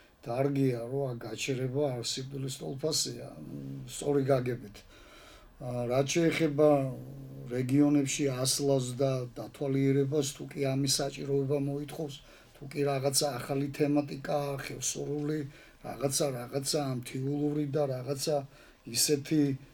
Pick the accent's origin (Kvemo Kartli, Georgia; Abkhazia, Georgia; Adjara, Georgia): Adjara, Georgia; Batumi; მე ეს უხიშულებში მომიწია ყოფნა და ბათუმელი ვარ